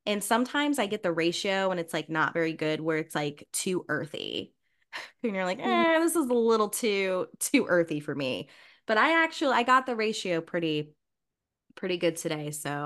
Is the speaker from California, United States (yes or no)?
no; Indiana, United States; now in Ohio, United States; And I'm originally from Indiana, and I actually I live in Ohio, which is neighbors to West Virginia.